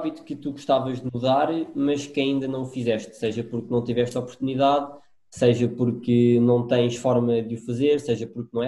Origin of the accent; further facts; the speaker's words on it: Lisbon, Portugal; eu sou lisboeta, nasci em Lisboa, estudo em Lisboa